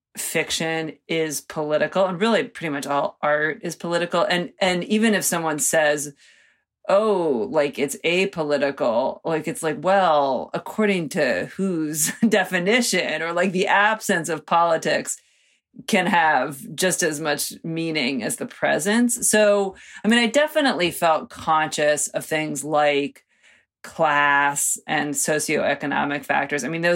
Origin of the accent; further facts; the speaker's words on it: Cincinnati, Ohio, United States; I also will say I'm from Cincinnati, Ohio.